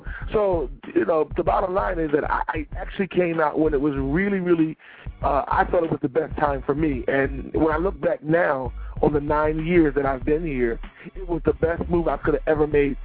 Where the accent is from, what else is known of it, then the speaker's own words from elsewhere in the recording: Philadelphia, Pennsylvania, United States; You know, actually, first of all, my time in Philadelphia was wonderful.